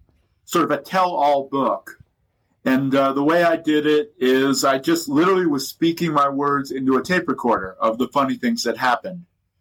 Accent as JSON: {"language": "English", "region": "New Mexico", "country": "United States", "said": "even though I'm from New Mexico, I sort of, you know, I'd gone to Cornell and thought I was a big deal."}